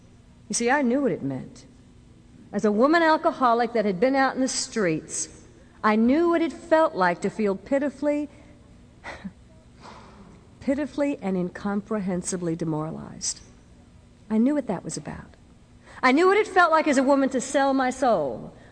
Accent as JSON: {"language": "English", "town": "New York City", "region": "New York", "country": "United States", "tie": "born or raised there", "said": "And being a product of the 60s, growing up in New York City made it real easy to run to chemicals."}